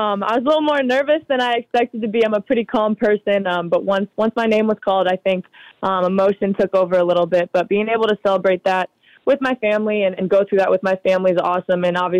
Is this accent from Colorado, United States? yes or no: no; Cleveland, Ohio, United States; also born or lived in Akron; I was born in Akron and grew up in Cleveland, Berea area.